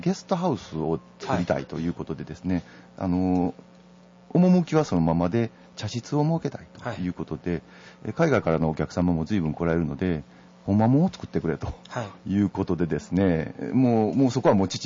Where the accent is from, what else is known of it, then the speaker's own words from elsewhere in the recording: Kyoto, Japan; 生まれも育ちもずっと、まあ、俗に言う京都人なもんですから